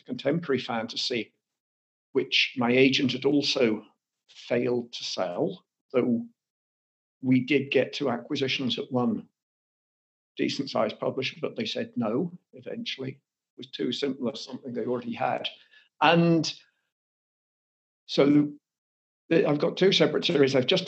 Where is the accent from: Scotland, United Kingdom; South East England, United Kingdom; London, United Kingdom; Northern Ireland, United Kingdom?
South East England, United Kingdom; as you maybe can guess from the accent, I'm English. I live here in the south of England, and I grew up around the south of England, went to school in the city of Winchester, and then I went to Cambridge.